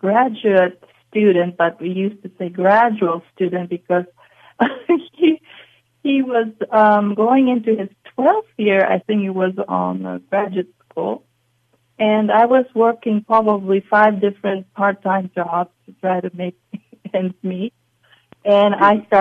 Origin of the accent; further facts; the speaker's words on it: Japan; English is a second language; and I come from Japan